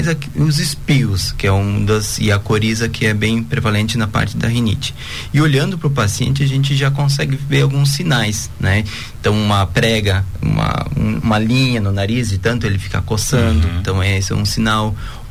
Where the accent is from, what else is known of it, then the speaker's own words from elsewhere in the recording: Pinhalzinho, Brazil; sou natural de Pinhalzinho, né? Uhum. Aí, sou do interior de Pinhalzinho, então, eu era agricultor, a gente tinha aviário, vaca de leite